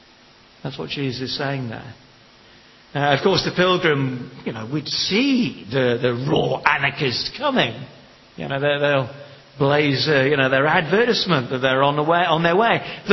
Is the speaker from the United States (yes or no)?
no; Western, Kenya; When I was born and brought up in Africa